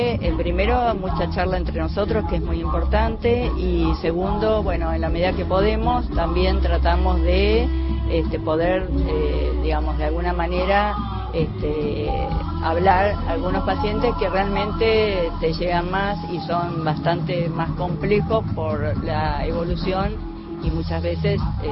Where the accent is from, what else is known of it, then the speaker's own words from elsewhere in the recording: Córdoba, Argentina; Soy del sur de la provincia de Córdoba, de la Bulash, y me vine a estudiar